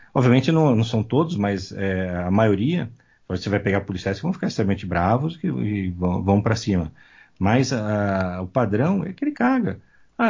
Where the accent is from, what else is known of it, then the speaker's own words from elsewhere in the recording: New York, United States; eu sou americano, nasci em Nova York, nos Estados Unidos. Então, eu tenho uma parte da família lá, eu fiz uma parte dos meus estudos médicos lá.